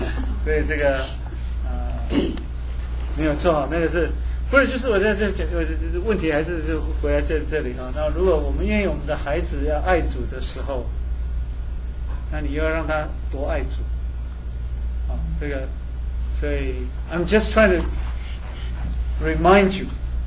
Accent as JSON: {"language": "Chinese", "country": "China", "said": "这个我们中国人是什么？万事皆有读书。"}